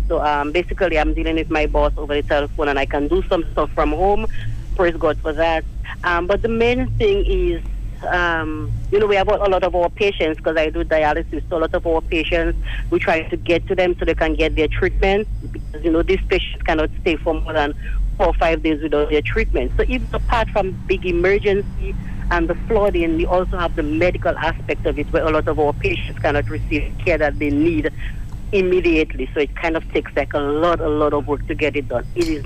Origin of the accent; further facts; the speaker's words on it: Dominica; I was raised in Dominica.